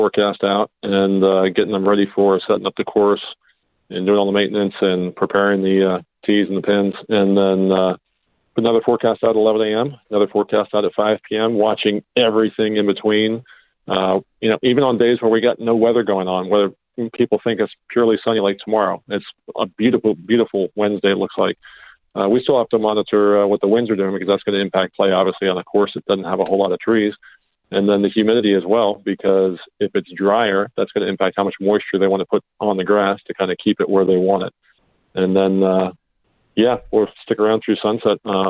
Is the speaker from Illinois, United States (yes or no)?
no; District of Columbia, United States; now in Orlando, United States; I actually went to school over at Millersville University in Lancaster, PA, but grew up in the D.C. area and now live in sunny, hot Orlando, Florida.